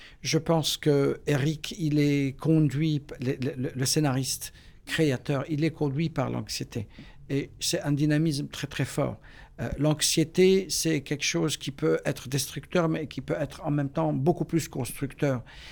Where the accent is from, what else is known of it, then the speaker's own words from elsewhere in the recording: Beirut, Beirut Governorate, Lebanon; moved away as an adult; now in United States; Quand j'ai quitté Beyrouth pendant la guerre civile, j'avais 19 ans et j'ai déménagé aux États-Unis, c'était par l'amour de ce métier au fait.